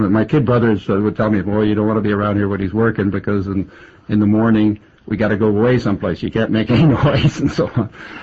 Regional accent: Toronto, Ontario, Canada; born there; No, I was born in Toronto.

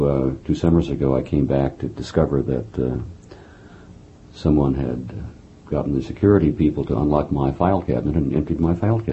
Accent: Midwest, United States; It was a comfortable middle-class childhood, although I'm from the Midwest.

